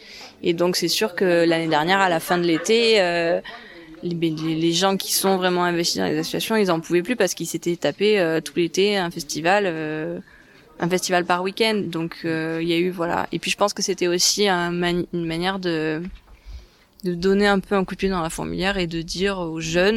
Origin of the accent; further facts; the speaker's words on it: Marseille, Provence-Alpes-Côte d'Azur, France; also born or lived in Paris; now in Lozère, France; je suis pas parisienne, je suis marseillaise, ou en tout cas provençale. Hein. J'ai été juste hébergée à Paris pendant 9 ans. Mais en fait, j'ai quand même des attaches à Viallas. Donc moi, j'ai de la famille qui est d'ici